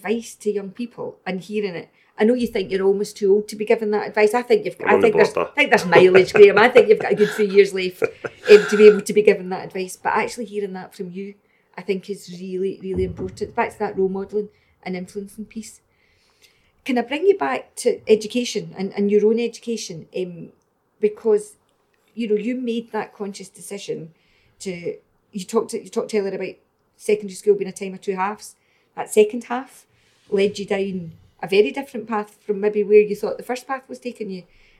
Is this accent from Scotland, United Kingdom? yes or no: yes; Scotland, United Kingdom; And it's maybe, you know, this is a bold statement, but it's maybe we as Scottish society.